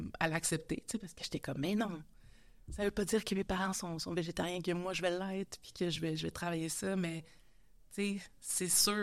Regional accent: Sainte-Julienne, Quebec, Canada; Je viens pas de Montréal, je viens de Sainte-Julienne.

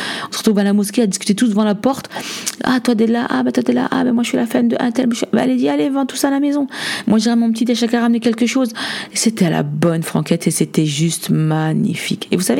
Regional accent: France; nous, si on vient tous de France

